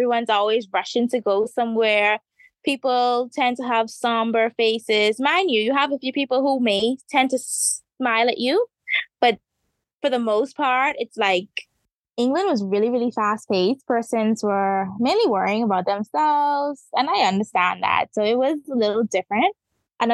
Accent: Bahamas; also born or lived in United Kingdom; I am from the Bahamas, and I started my law school journey right here at home in the Bahamas. And I studied at the College of the Bahamas, where I did my associate's degree in law and criminal justice. And then from there, I moved to the United Kingdom

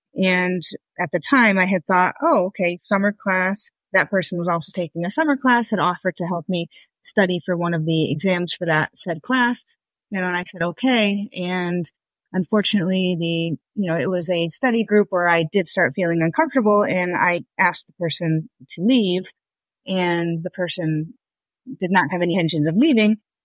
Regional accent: Connecticut, United States; I am originally from Connecticut. I think growing up, my life was characterized by Girl Scouts.

